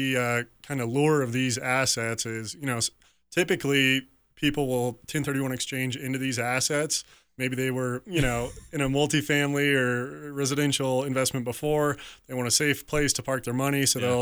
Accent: Colorado Springs, Colorado, United States; And born and raised in Colorado Springs here, so pretty passionate about the Springs.

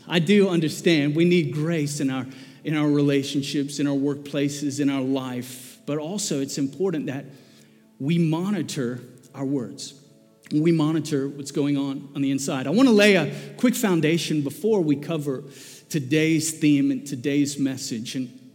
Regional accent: South Africa; I remember growing up in South Africa, I went to an all-boys preparatory school.

